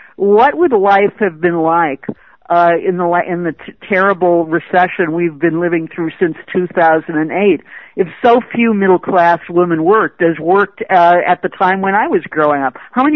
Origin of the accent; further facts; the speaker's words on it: Michigan, United States; I grew up in Michigan, had lots of friends whose fathers were in both white-collar and blue-collar jobs in the auto industry